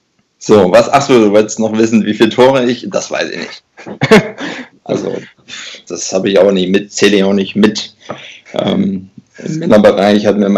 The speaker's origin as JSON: {"language": "German", "town": "Wulfen", "region": "North Rhine-Westphalia", "country": "Germany", "tie": "born or raised there", "said": "ich komme aus Wulfen, bin hier geboren und aufgewachsen, spiele auch schon seit vielen Jahren für diesen Verein."}